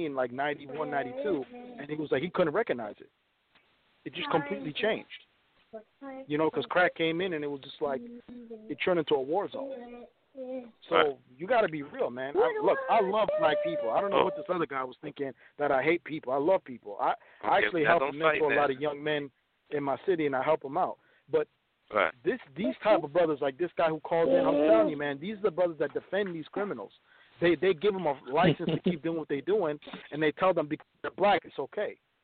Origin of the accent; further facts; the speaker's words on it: Minneapolis, Minnesota, United States; No, I'm from Minneapolis. I'm telling you where we lived.